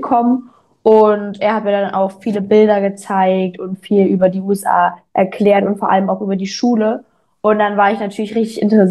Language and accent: German; Leipzig, Saxony, Germany; 17 Jahre alt und ich komme aus Leipzig.